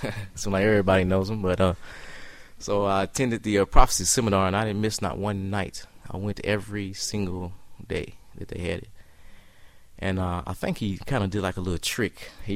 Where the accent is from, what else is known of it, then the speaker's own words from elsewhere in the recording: Kentucky, United States; also born or lived in Georgia; I moved from Georgia back home to Kentucky.